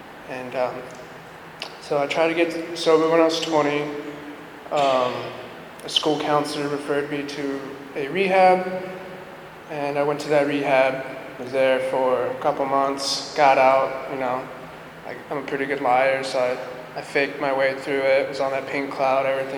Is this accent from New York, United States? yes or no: yes; Syracuse, New York, United States; also born or lived in Texas / Illinois; I was born in Texas, lived in Illinois, and then moved up to New York, went to high school there for 10 years